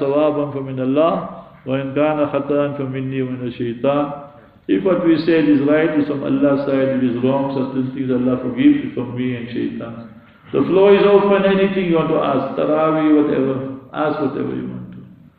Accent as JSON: {"language": "English", "town": "Heidelberg", "region": "Gauteng", "country": "South Africa", "tie": "born or raised there", "said": "I'm from Heidelberg, you know Heidelberg, I'm born there."}